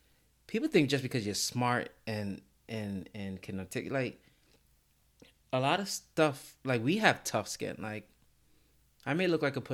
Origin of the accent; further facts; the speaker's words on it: Brooklyn, New York, United States; So growing up in Brooklyn too, like I grew up in Brooklyn when Brooklyn was this huge melting pot. So like in public school in Brooklyn, no one is rich, because if you were rich, you wouldn't be in public school